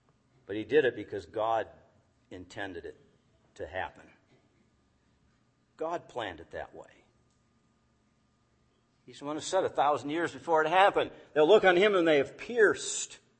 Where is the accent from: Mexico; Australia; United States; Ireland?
United States; Fremont; I remember back in the 60s, my hometown in Fremont